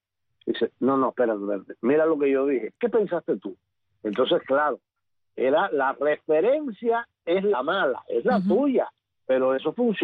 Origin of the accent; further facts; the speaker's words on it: Cuba; moved away; ya después que me fui de Cuba, aquí me enteré